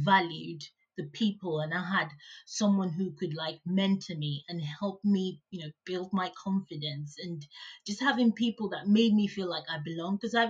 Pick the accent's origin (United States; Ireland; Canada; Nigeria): Nigeria; moved away; growing up in Nigeria, I knew I was always amongst black people.